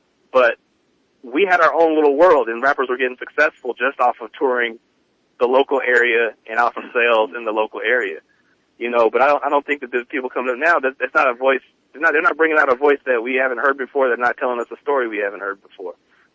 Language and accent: English; California, United States; I'm from the Bay, so, like, I feel like.